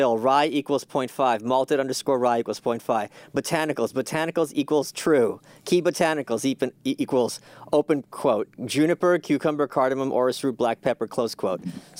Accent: Brooklyn, New York, United States; I grew up in Brooklyn. I'm from Eastern Europe. Went to yeshiva.

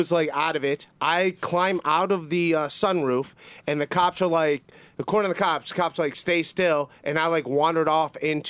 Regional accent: Cleveland, Ohio, United States; 1647 Waterbury, my address I grew up at in Cleveland.

